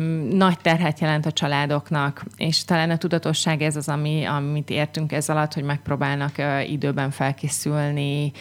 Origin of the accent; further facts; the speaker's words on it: Szekszárd, Tolna, Hungary; Én Szekszárdon születtem, és azóta is itt élek, úgyhogy ez egy nagyon nagy büszkeség szerintem, hogy meg az egész családom is itt él